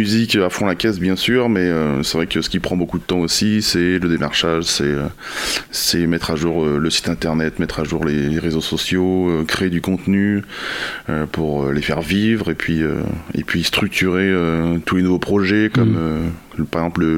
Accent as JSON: {"language": "French", "town": "Tonnay-Charente", "region": "Nouvelle-Aquitaine", "country": "France", "tie": "born or raised there", "also_born_or_lived": "Rochefort", "said": "Je suis né à Rochefort. J'ai grandi à Thonay-Charente."}